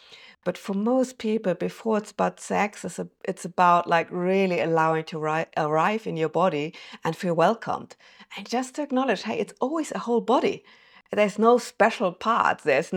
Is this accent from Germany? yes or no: yes; Germany; English is a second language; I'm based in Germany, and I'm originally from Germany, so English is my second language.